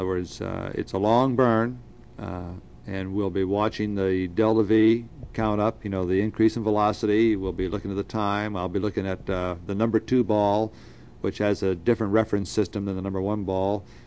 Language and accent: English; Milwaukee, Wisconsin, United States; also born or lived in Ohio; I was born in Ohio, but spent most of my life in Milwaukee, Wisconsin, where I claim home.